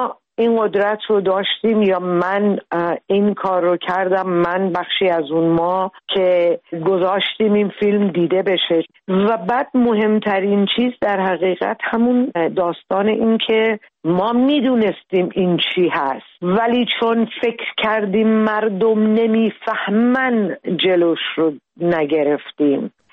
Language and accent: Persian; Iran; moved away as an adult; باید برای مدت از ایران بیرون می آمدیم